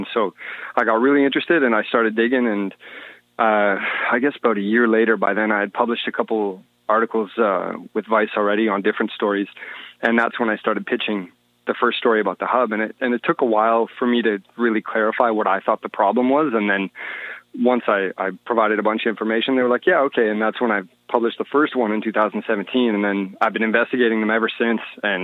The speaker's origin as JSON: {"language": "English", "town": "Ottawa", "region": "Ontario", "country": "Canada", "said": "And I'm from Ottawa originally"}